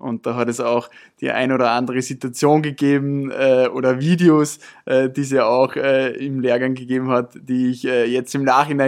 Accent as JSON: {"language": "German", "region": "Upper Austria", "country": "Austria", "tie": "born or raised there", "said": "bin gebürtig aus Oberösterreich, bin 25 Jahre alt"}